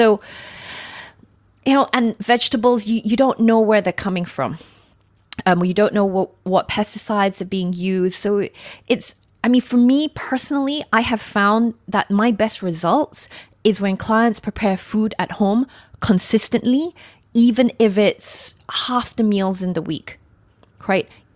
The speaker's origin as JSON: {"language": "English", "country": "Australia", "lives_now": "Asia", "said": "I come from Australia originally"}